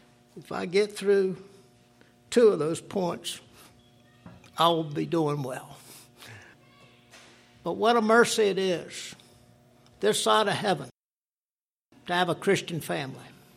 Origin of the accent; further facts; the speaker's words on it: the South, United States; Number one, I'm a Southerner. Number two, I'm 65 years old.